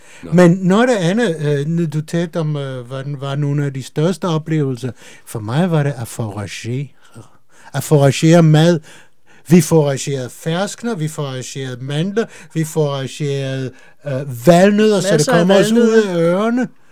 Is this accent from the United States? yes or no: yes; United States; born or raised there; Danish is a second language; also born or lived in Belgium / Israel; now in Denmark